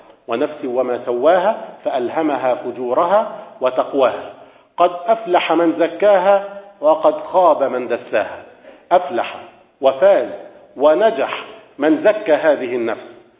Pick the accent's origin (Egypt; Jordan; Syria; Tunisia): Egypt; Upper Egypt; كلمة مستعملة حتى عندنا في الصعيد في مصر